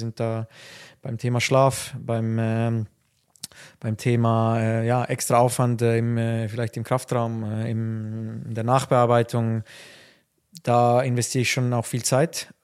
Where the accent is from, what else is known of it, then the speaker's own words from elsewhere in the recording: Wettingen, Aargau, Switzerland; born there; Ich bin nicht in Aarau auf die Welt gekommen, zur Welt gekommen, sondern woanders, in Wettingen.